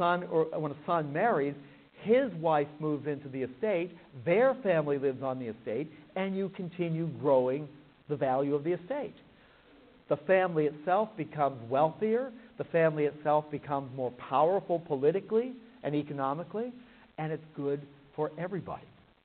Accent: Pittsburgh, Pennsylvania, United States; moved away as an adult; now in California, United States; I moved away from Pittsburgh and live here in California.

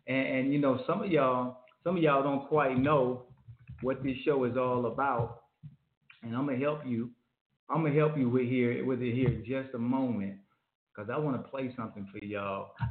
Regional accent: Florida, United States; I'm from Florida, man. I love beats.

